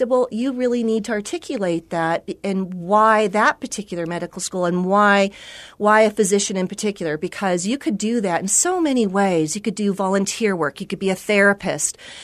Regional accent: California, United States; I grew up in California.

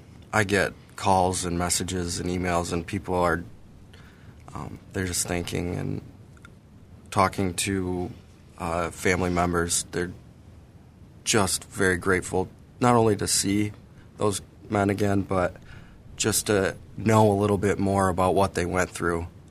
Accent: Greenville, Michigan, United States; Greenville, originally.

